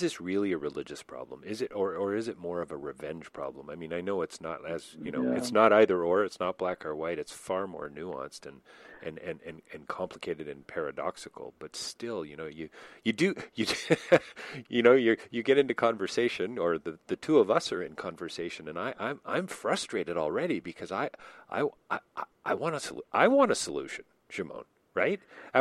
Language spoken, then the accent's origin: English; Toronto, Ontario, Canada; being a Canadian coming from Toronto, having spent a lot of time overseas, a lot of time working in different cultures